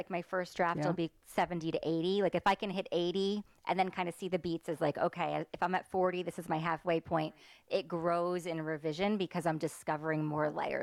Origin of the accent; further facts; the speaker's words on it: New Jersey, United States; now in Davidson, United States; I'm just north of Charlotte in Davidson, so I've been in the area about 19 years, but I'm originally from New Jersey.